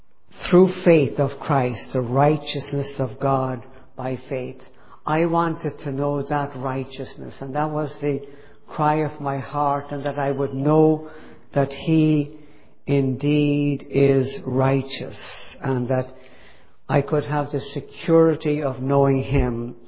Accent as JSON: {"language": "English", "country": "Ireland", "tie": "born or raised there", "said": "I grew up in Ireland in a military compound, my father was a colonel in the Irish Army"}